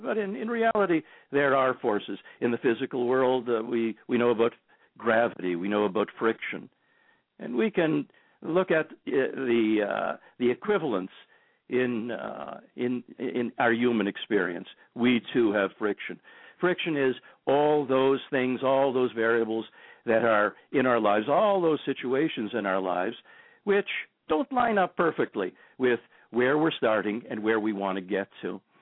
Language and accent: English; Toronto, Ontario, Canada; I live in Canada. I live in Toronto. Beautiful, this evening, beautiful, sunny Toronto. And have been living here for about 30 years. I'm a Canadian.